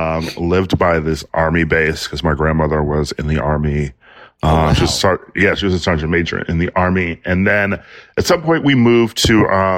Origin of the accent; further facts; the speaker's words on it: Milwaukee, Wisconsin, United States; I am. I'm from Milwaukee.